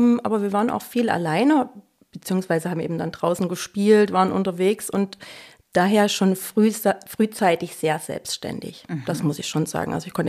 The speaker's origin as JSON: {"language": "German", "region": "East Germany", "country": "Germany", "tie": "born or raised there", "said": "DDR. Im tiefsten Osten"}